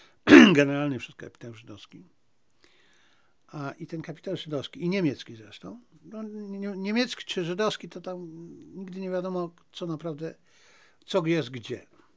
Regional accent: Zabrze, Silesian Voivodeship, Poland; ja w końcu pochodzę z Zabrza, to też niewielkie miasto.

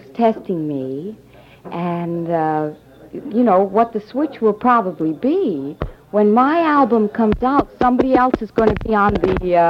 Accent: Boston, Massachusetts, United States; Well, originally Boston, Massachusetts.

